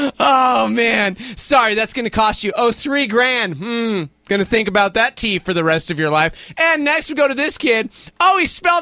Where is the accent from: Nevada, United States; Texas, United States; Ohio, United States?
Texas, United States; I'm from Texas!